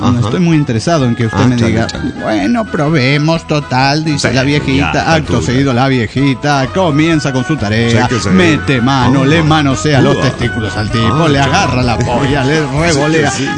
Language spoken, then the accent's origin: Spanish; Mexico City, Mexico; del Distrito Federal Mexicano.